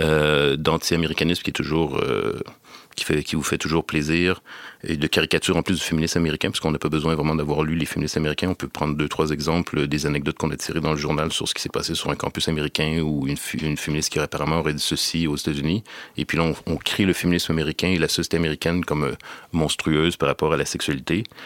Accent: Quebec, Canada; born or raised there

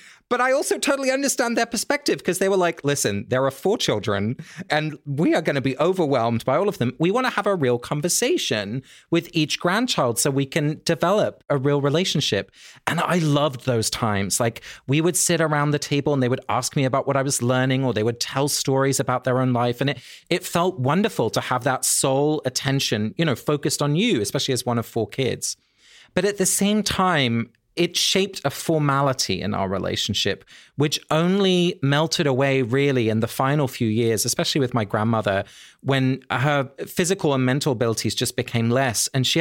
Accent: England, United Kingdom; They lived in the Netherlands. I grew up in England.

